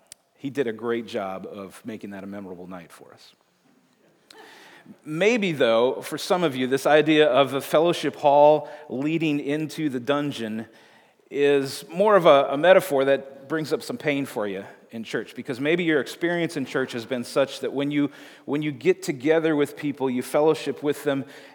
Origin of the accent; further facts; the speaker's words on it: Waukesha, Wisconsin, United States; So I grew up in Waukesha, Wisconsin, and I grew up going to a large old United Methodist church.